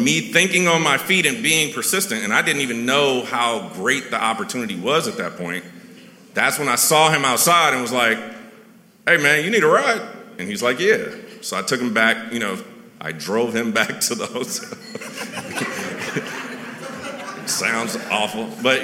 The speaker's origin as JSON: {"language": "English", "town": "Chicago", "region": "Illinois", "country": "United States", "tie": "born or raised there", "said": "And the analogy I give is I grew up in Chicago"}